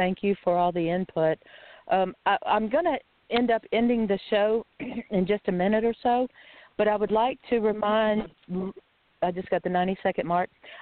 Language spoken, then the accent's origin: English; Augusta, Georgia, United States; He headed up the CASA and the Advocacy Center in Augusta, Georgia, my hometown.